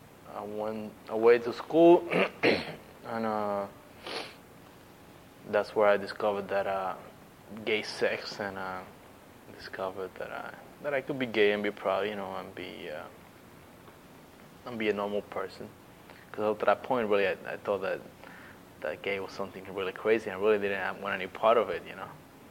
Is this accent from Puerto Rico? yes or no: yes; Bayamón, Puerto Rico; also born or lived in Humacao; I was born and raised in Puerto Rico. I was born in the town of Humacao, and I was raised in Bayamón.